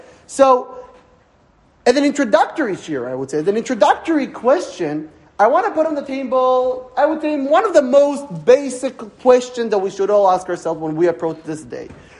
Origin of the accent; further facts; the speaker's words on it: Israel; Now, look, I come from Eretz Israel, and in Eretz Israel, the learning of Tanakh is a little bit different.